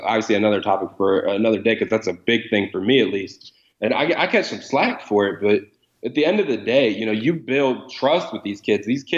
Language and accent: English; Marietta, Georgia, United States; I'm really looking forward to seeing 2020 quarterback from Marietta, my hometown.